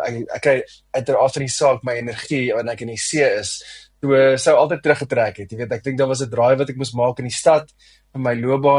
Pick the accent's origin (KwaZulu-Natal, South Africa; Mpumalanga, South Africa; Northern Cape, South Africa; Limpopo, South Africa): KwaZulu-Natal, South Africa; Newcastle; also born or lived in Mossel Bay; ek is gebore in Noord-Natal, in 'n dorp met die naam Newcastle, so ek is 'n volbloed Nataller, en ek het basies daar so groot geword, maar ons het intussen getrek, gedurende my laerskoolloopbaan het ons 'n bietjie getrek, ons het in die Kaap tyd spandeer